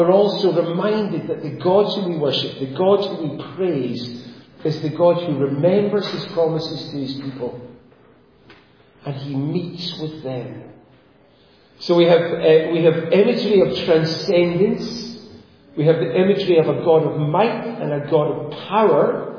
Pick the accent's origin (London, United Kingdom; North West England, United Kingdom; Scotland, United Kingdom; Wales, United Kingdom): Scotland, United Kingdom; Glasgow; now in Inverness, United Kingdom; I grew up in Glasgow, which is a city probably the same sort of size as Adelaide.